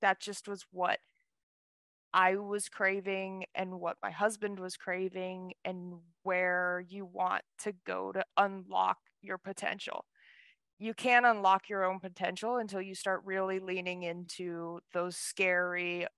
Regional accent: Tucson, Arizona, United States; now in San Diego, United States; We were both born and raised in Tucson. Absolutely love it there. But we were just ready to try something new out. And we discovered San Diego.

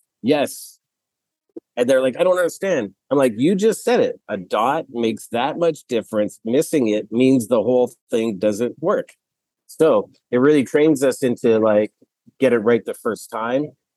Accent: Edmonton, Alberta, Canada; now in Toronto, Canada; I grew up in Edmonton, Alberta.

